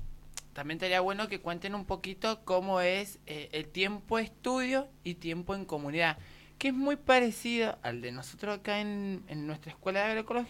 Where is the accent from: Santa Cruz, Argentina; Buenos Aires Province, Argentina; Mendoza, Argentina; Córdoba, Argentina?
Mendoza, Argentina; a nosotros como mendocinos, como argentinos, nos pasa y nos está atravesando mucho